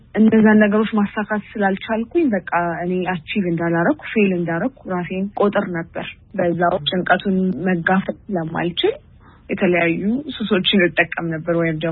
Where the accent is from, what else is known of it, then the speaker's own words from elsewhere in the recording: Addis Ababa, Ethiopia; ያደኩት እዚሁ አዲስ አበባ ነው።